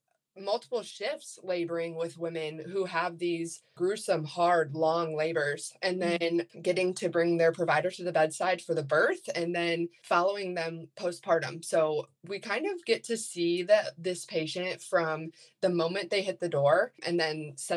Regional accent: Kankakee, Illinois, United States; now in Bloomington, United States; I am originally from Kankakee, Illinois, where I went to nursing school at Olivet Nazarene, and then moved to Bloomington in 2018 to pursue my nursing career.

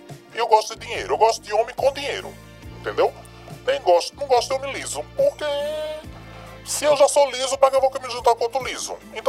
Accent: Northeast Region, Brazil; now in Miami, United States; Eu tô aqui morando em Miami. Eu sou do Nordeste

